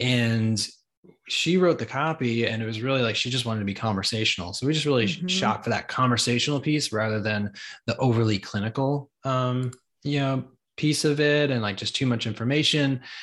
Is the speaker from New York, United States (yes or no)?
yes; New York, United States; now in Atlanta, United States; She's from Tampa originally. I was from New York. We chose Atlanta.